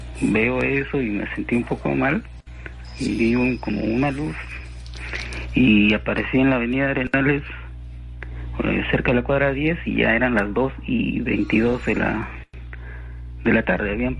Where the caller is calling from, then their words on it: Ventanilla, Callao, Peru; De Ventanilla.